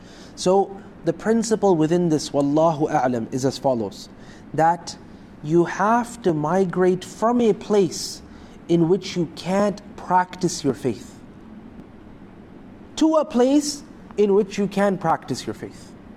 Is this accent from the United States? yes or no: no; Canada; because I'm from Canada, nobody's going to get bothered there.